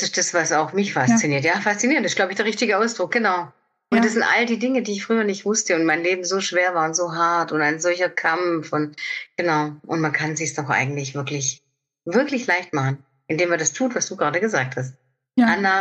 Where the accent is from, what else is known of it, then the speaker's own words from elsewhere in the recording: Baden-Württemberg, Germany; ich komme aus dem Oberschwäbischen